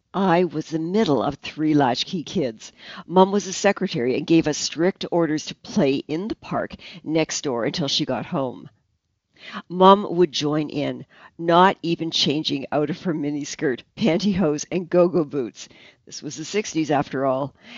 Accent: California, United States; I grew up in California with a single mom who scraped together money to send us to Catholic school.

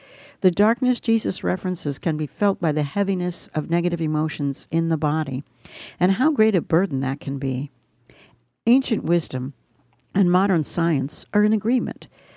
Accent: Oregon, United States; In my home state of Oregon lives a little butterfly called the Fender's Blue.

